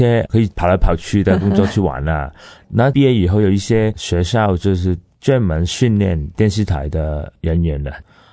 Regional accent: Hong Kong; 是，我在香港长大，工作也是在香港。

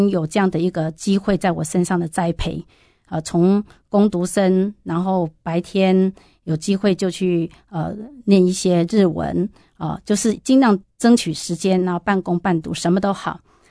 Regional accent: Taiwan; 家里这么贫穷，然后妈妈是比较所谓跟我们台湾人就是比较传统的观念，就是重男轻女。

